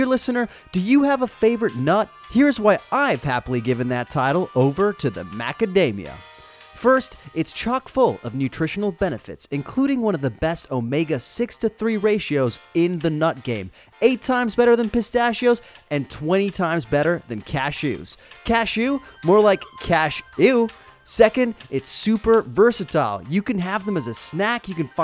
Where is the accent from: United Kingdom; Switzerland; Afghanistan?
Switzerland; now in Los Angeles, United States; It actually reminds me of growing up in Switzerland.